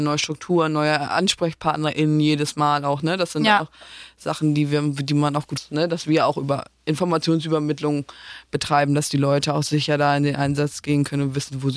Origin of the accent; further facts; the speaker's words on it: Northern Germany, Germany; ich komme hier aus dem Norden